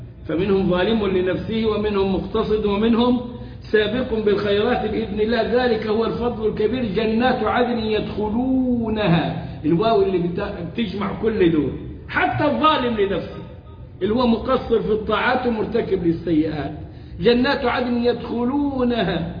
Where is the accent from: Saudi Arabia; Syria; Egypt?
Egypt; accent: Egyptian; في ايه يا بابا بلهجتنا المصرية؟